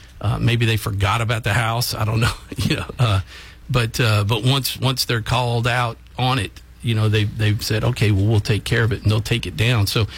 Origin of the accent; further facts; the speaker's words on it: Pineville, United States; from being born and raised in Pineville.